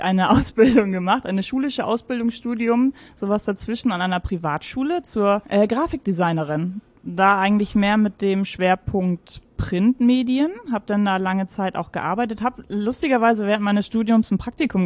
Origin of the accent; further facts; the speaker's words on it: Mecklenburg-Vorpommern, Germany; born there; also born or lived in Stuttgart; now in Hamburg, Germany; Ich bin keine Ur-Hamburgerin. Ich bin zugezogen, in erster Generation zugezogen. Ich komme gebürtig aus MacPom. Damals war das ja sogar noch DDR.